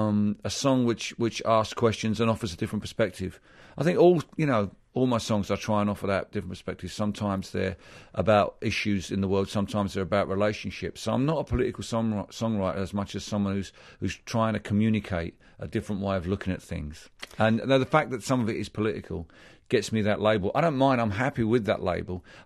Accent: Barking, London, United Kingdom; born there; this far-right political party won a dozen seats in the town where I was born in East London, and I took this rather personally.

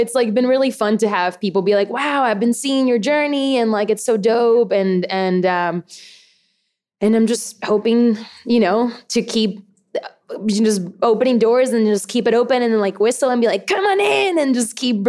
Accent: Puerto Rico; And I had been born and raised in Puerto Rico, and I was very tomboyish.

